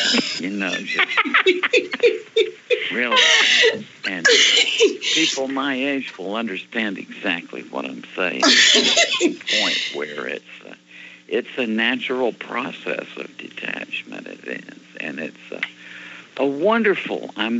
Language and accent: English; Alabama, United States; I'm from Alabama, so I'm afraid of church.